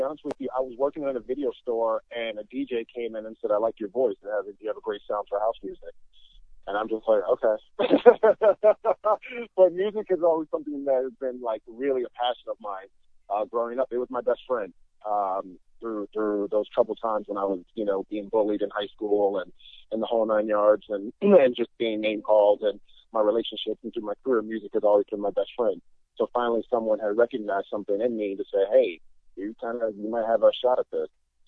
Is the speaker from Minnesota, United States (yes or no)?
no; Michigan, United States; also born or lived in Virginia / New York; now in Hollywood, United States; Well, originally from Michigan, born and raised in Michigan, moved down to Virginia, left Virginia for New York, and then made my way up to California.